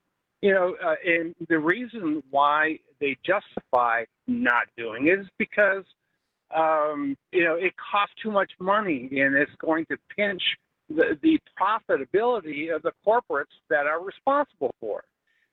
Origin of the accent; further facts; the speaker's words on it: Kenosha, Wisconsin, United States; I'm on my way to Madison. I'm normally from Kenosha, but anyway.